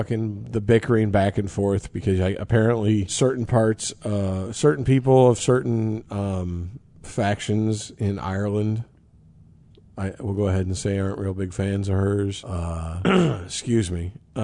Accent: Canada; as you can tell by our accents, we're from Canada.

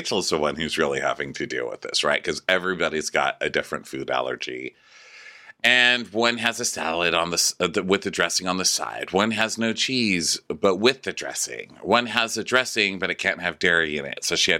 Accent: Florida, United States; Yeah, I'm from Florida. I said Worcestershire.

